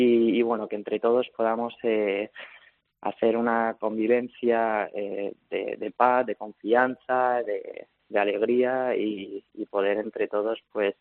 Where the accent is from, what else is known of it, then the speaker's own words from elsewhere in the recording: Madrid, Community of Madrid, Spain; Sí, bueno, yo soy de Madrid.